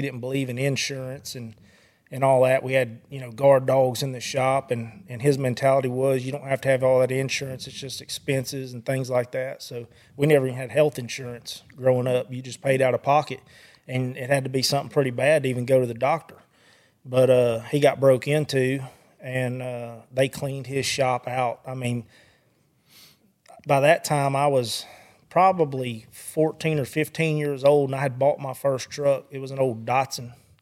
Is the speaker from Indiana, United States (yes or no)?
no; Waco, Texas, United States; Well, I grew up in over around Waco, Texas. I didn't grow up with a bunch of money or fixed up or anything like that.